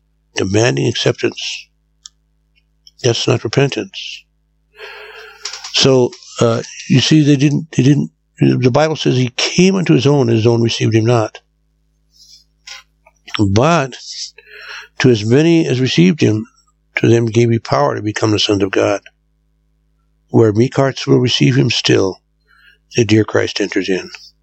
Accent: Japan; I grew up in Japan, and it was a very peaceful society.

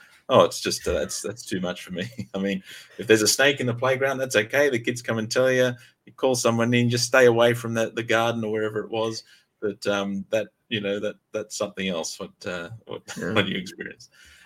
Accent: Australia; as an Australian

